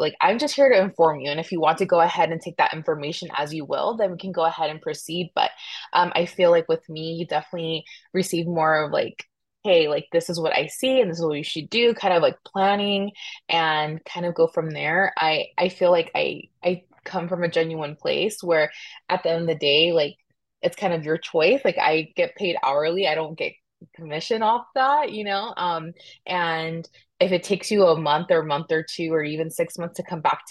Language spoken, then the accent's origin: English; Las Vegas, Nevada, United States; also born or lived in Hollywood; So I was actually born in Hollywood, but I say I'm from Vegas because I've been here since I was a year old. So I'm gonna say I'm a Vegas kid because I've never left.